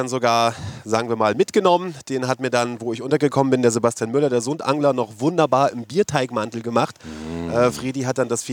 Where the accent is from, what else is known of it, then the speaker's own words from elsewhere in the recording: Mecklenburg-Vorpommern, Germany; Ich war in meinem Heimatbundesland in Mecklenburg-Vorpommern am Strelasund.